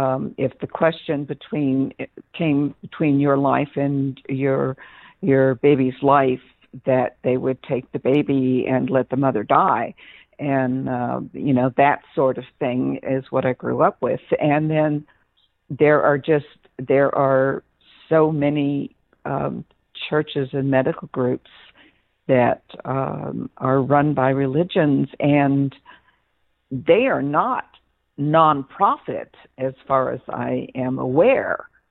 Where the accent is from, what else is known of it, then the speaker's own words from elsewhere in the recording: Texas, United States; I grew up in Central Texas outside of Austin, and I remember the Catholic hospitals.